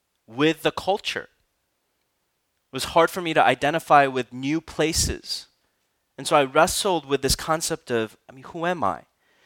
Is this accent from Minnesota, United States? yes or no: yes; Minnesota, United States; I grew up in Minnesota and I always tease my friends to let them know that Minnesota is, you know, the football team is, it's called the Vikings.